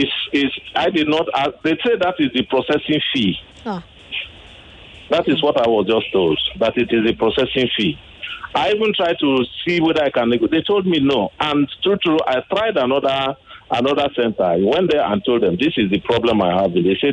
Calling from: Igando, Lagos, Nigeria; I am calling from Igondo.

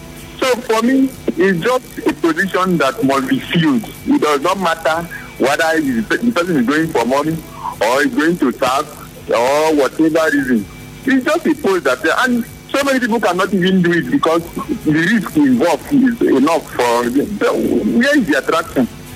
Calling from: Port Harcourt, Rivers, Nigeria; calling from Port Harcourt.

